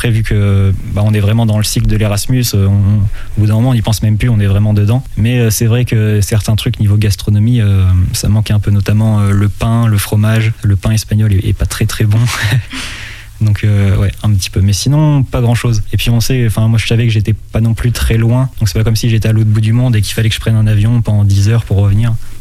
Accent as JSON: {"language": "French", "town": "La Rochelle", "region": "Nouvelle-Aquitaine", "country": "France", "tie": "born or raised there", "said": "moi, de base, je suis de La Rochelle. Je suis né à La Rochelle, j'ai fait mon collège, mon lycée, mon DUT à La Rochelle."}